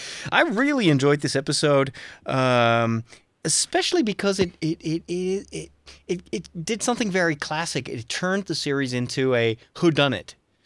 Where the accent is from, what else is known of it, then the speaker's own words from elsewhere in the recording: Netherlands; from the Netherlands